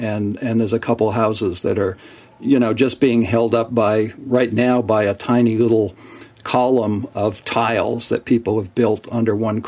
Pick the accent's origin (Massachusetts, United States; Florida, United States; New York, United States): Massachusetts, United States; Orleans; I grew up on Pleasant Bay down in Orleans.